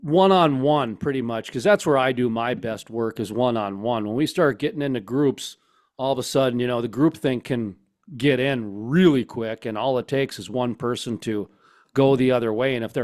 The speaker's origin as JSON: {"language": "English", "town": "Fargo", "region": "North Dakota", "country": "United States", "tie": "born or raised there", "said": "up in my neck of the nape here in Minnesota, I'm 45 minutes outside of Fargo. Of course, I grew up in Fargo."}